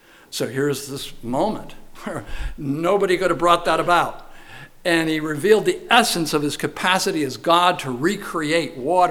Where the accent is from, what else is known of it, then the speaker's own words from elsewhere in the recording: New York, United States; Where I grew up in New York, we had a place up in the Adirondacks in Chestertown, New York